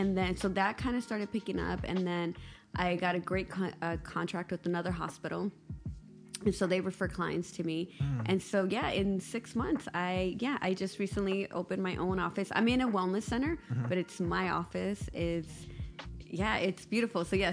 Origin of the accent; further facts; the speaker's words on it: San Pedro, California, United States; also born or lived in Durango, Mexico; I'm from San Pedro. Yeah. Yes. So I was born in Durango in Mexico.